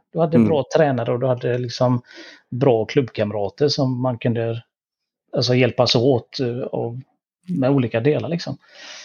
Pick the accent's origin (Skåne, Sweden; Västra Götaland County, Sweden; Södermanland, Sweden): Västra Götaland County, Sweden; Gothenburg; jag är från Göteborg